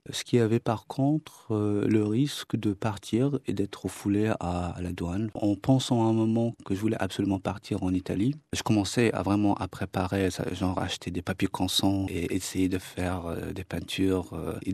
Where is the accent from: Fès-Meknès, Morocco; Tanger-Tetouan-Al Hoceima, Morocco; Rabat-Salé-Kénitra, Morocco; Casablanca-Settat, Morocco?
Tanger-Tetouan-Al Hoceima, Morocco; Tangier; Je suis né à Tanger, dans un quartier qui s'appelle Kassabarata.